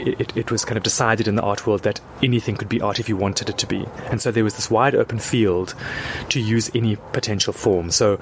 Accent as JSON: {"language": "English", "town": "Pinelands", "region": "Western Cape", "country": "South Africa", "tie": "born or raised there", "said": "I grew up in Pinelands, and Pinelands was a hellhole in the late 70s and early 80s."}